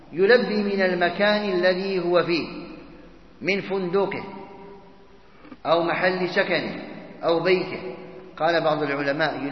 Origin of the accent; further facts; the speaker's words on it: Algeria; فما يفعله الجماعة من عندنا في الجزائر، غالبهم لا يذهبون إلى منى